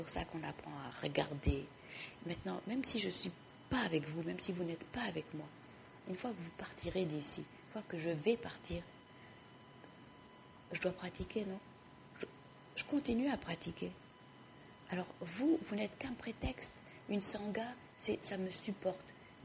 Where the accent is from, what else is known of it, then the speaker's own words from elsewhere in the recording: Morocco; Moi, dès que je dis, par exemple, que je viens du Maroc, je vois les idées tout de suite.